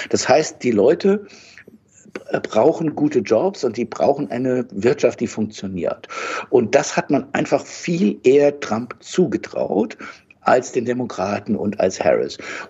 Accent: Mainz, Rhineland-Palatinate, Germany; now in Berlin, Germany; Ich bin in Mainz, in Rheinland-Pfalz aufgewachsen und dann nach Berlin gegangen, schon in meinen 30ern war ich da.

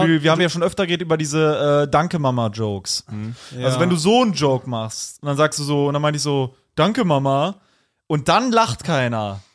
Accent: Cologne, North Rhine-Westphalia, Germany; ich komme ja aus Köln, ich bin hier viel gewesen

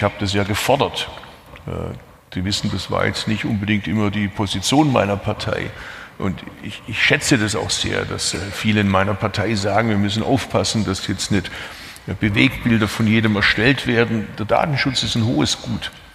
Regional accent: Bad Urach, Baden-Württemberg, Germany; born there; kommt aus meiner Geburtsstadt Baden-Urach

